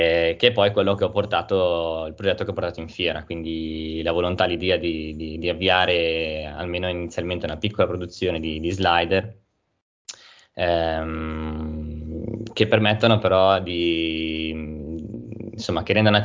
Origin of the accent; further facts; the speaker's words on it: Milan, Lombardy, Italy; sono di Milano, ho studiato come perito chimico alle superiori